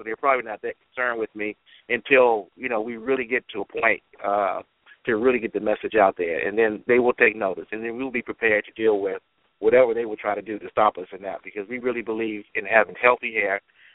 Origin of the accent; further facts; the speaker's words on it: United States; I'm a businessman from the United States.